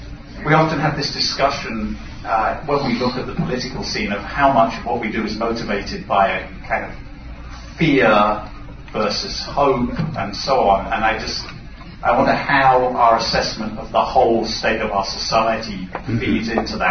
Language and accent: English; United Kingdom; I grew up in Britain where well under 10% of the population goes to church regularly.